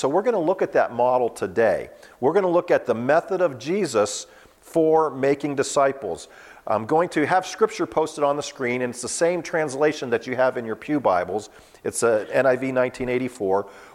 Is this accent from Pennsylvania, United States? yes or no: yes; Wattsburg, Pennsylvania, United States; It's a town called Wattsburg, Pennsylvania. Anybody ever heard, been to Wattsburg? That's where I grew up.